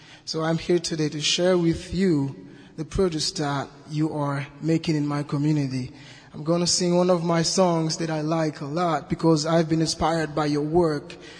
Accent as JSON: {"language": "English", "town": "Cité Soleil", "region": "Ouest", "country": "Haiti", "said": "I'm from Cité Soleil."}